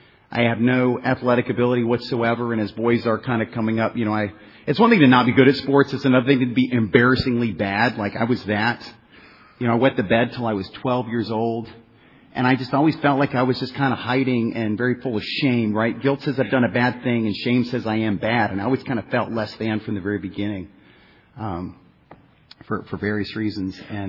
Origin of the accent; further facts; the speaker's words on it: Virginia, United States; So, for me, you know, I grew up in Virginia, like Bill said. You know, I was born March 6, 1974, to two parents, and the genes of addiction, you know, were definitely in my family.